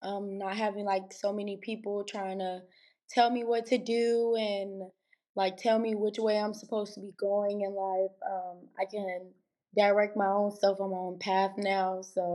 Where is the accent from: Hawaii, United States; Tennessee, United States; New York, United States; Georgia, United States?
Georgia, United States; I'm 18. I'm from Georgia, and I'm a youth homelessness advocate.